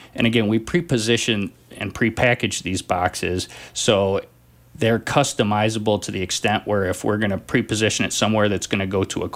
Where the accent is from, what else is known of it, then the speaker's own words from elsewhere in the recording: Missouri, United States; I grew up near St. Louis. The Mississippi River's been a big part of my life growing up